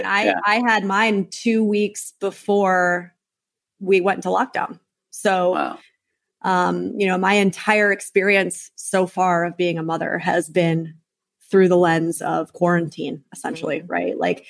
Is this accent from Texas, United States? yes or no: no; New York, United States; because I'm a bit of a swearer, I'm a New Yorker